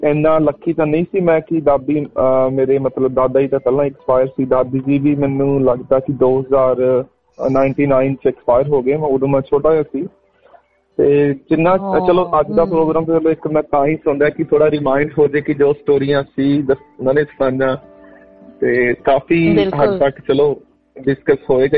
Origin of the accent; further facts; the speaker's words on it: Patiala, Punjab, India; ਪਟਿਆਲਾ ਜੀ, ਪਟਿਆਲਾ।